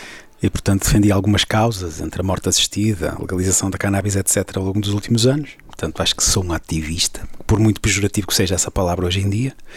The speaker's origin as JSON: {"language": "Portuguese", "town": "Gondomar", "region": "Porto", "country": "Portugal", "lives_now": "Lisbon, Portugal", "said": "tenho 43 anos, sou originalmente de Gondomar, neste momento vivo em Lisboa, sou médico"}